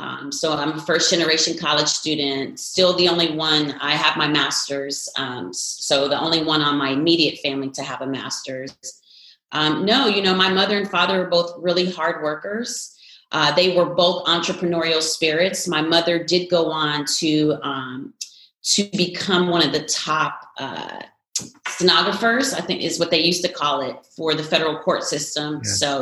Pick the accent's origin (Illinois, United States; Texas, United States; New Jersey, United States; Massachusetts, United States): New Jersey, United States; Perth Amboy; Oh my goodness. I grew up in Perth Amboy, New Jersey. My mother and father were separated. So my mother raised us.